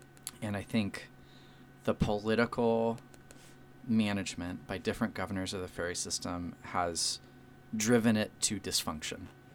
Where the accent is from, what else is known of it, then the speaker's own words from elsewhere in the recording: Sitka, Alaska, United States; I was born and raised in Sitka, and I spent the first 35 years of my life in southeast. So I grew up when the ferry system actually worked, which it doesn't anymore.